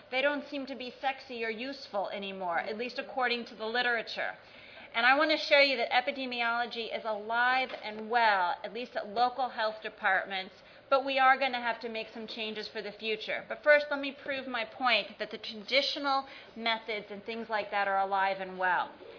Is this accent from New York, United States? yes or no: yes; New York, United States; a big booming voice that I have from all my years as a New Yorker.